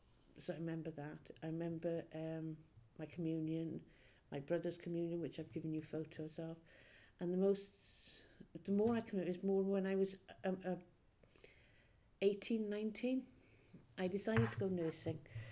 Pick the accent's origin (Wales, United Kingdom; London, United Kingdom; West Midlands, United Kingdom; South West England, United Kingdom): Wales, United Kingdom; Haverfordwest; also born or lived in Cardiff; I was born in 1961 in Cardiff, and we moved to Haverford West when I was, I think, six. So that would have been 1966, 67.